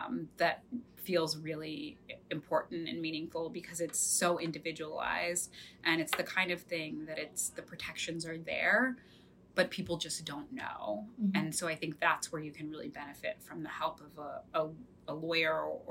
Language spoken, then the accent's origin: English; Cleveland, Ohio, United States; I'm from Cleveland originally, and Cleveland was one of the city's hardest hit by the foreclosure crisis